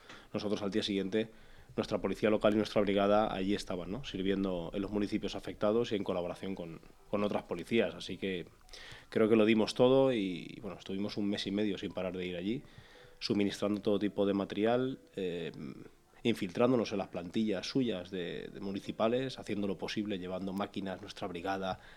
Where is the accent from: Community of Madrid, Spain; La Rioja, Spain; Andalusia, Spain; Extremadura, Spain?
La Rioja, Spain; Nájera; La verdad que es todo un ejemplo la Comunidad Valenciana y, bueno, pues qué decir, ¿no?, de mi pueblo.